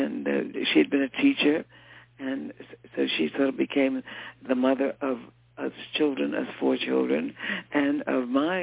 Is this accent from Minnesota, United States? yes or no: no; New York City, New York, United States; in Harlem. So I grew up in Harlem.